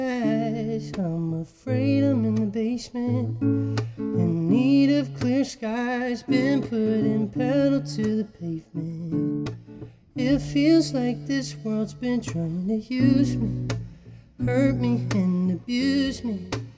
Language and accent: English; Westminster, Maryland, United States; Yeah, I grew up in Westminster, Maryland. It's like 40 minutes north of Baltimore.